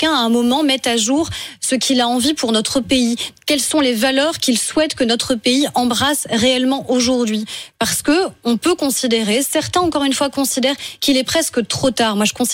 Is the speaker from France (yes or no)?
yes; France; Mais moi, je suis française.